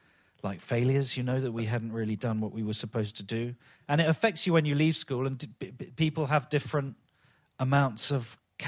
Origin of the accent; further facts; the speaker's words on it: London, United Kingdom; I was brought up in Stockwell, which is hardly Kensington, and in the 70s and 80s particularly.